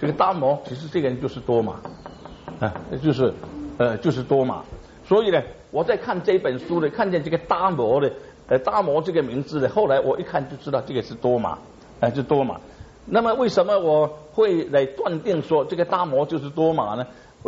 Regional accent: Singapore; 因为从前我小的时候在新加坡，我们就认为说你可以写一封信

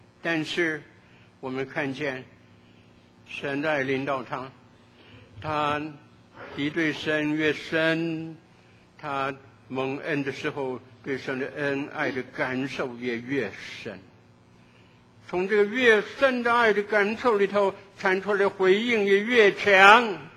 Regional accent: Qingdao, Shandong, China; 我记得大概10岁左右，在青岛，我的家乡是山东青岛，在那里长大。

